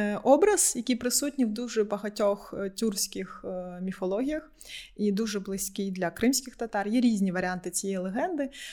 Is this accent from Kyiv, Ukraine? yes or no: no; Crimea, Ukraine; оскільки я з Криму, я маю говорити про Крим.